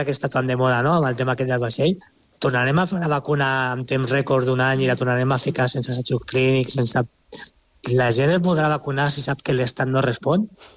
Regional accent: Santa Coloma de Gramenet, Catalonia, Spain; Jo soc de Santa Coloma de Gramenet, un poble de la ciutat de costat de Barcelona.

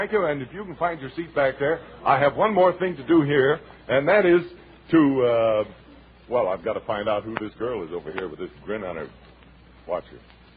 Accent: Illinois, United States; born there; I was born in Illinois, too, so I'm a sucker, too.

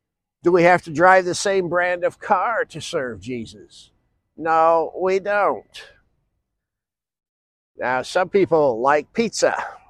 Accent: Sioux Center, Iowa, United States; My hometown's claim to fame, Sioux Center, Iowa, was that the pastors got together, made a council together, and blocked a movie theater from coming in.

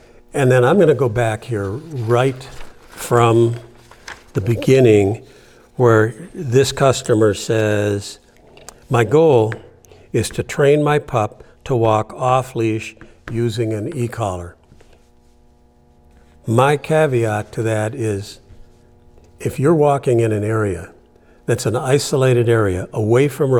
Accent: Canada; now in United States; I grew up in Canada. I'm an American, but came back to the United States and have stayed.

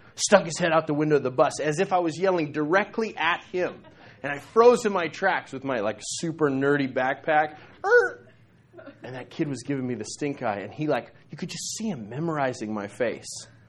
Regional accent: New Mexico, United States; I'm from New Mexico. We don't have earthquakes there.

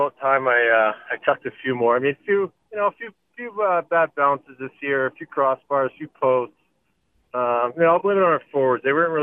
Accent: Saskatoon, Saskatchewan, Canada; I'm from Saskatoon

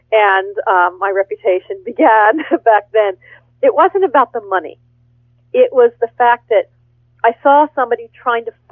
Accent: Pennsylvania, United States; I grew up in Pennsylvania.

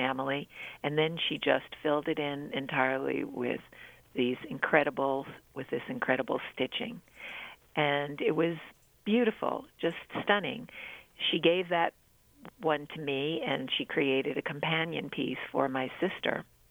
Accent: Brooklyn, New York, United States; And to me, growing up, I grew up in Brooklyn, so my whole world was very urban and 20th century.

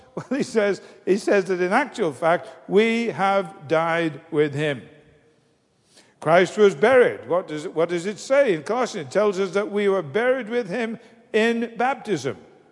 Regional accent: England, United Kingdom; In the little church where I grew up in England

